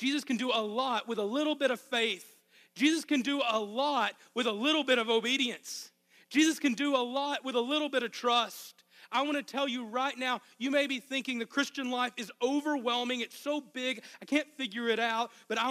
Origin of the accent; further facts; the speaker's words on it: Arkansas, United States; I know it's a double negative, but I'm from Arkansas. There's no problem he can't solve. They told me earlier that my accent was worse than usual.